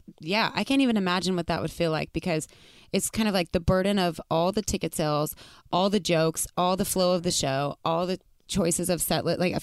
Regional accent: New Mexico, United States; This can't be real because I'm from New Mexico. Like, football's a big deal, but it's not like Texas football.

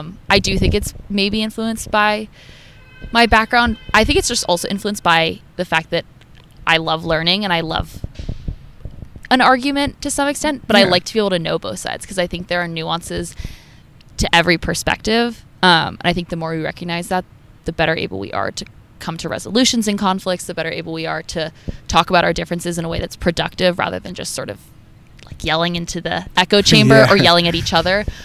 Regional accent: Connecticut, United States; Where's home? I say Connecticut.

